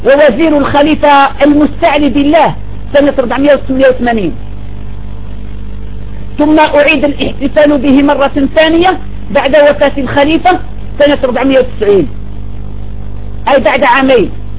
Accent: Algeria; عندنا في الجزائر

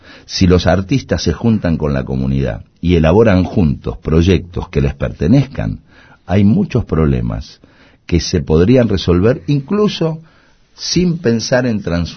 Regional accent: Argentina; Me gustaría que la selección argentina juegue como los argentinos somos

